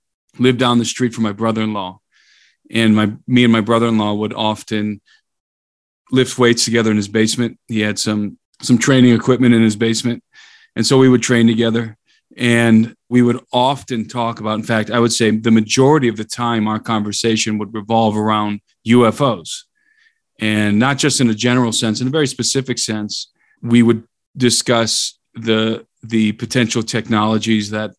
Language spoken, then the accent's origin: English; Brook Park, Ohio, United States; now in Bozeman, United States; it happened in the city of Brook Park, Ohio, suburb of Cleveland, Ohio. That's where I grew up. And I grew up in Brook Park.